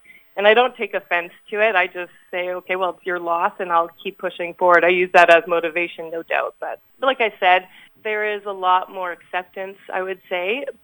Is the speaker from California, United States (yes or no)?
no; Minnesota, United States; I grew up on the family farm here just northeast of St. Paul. We ran a feedlot and grain operation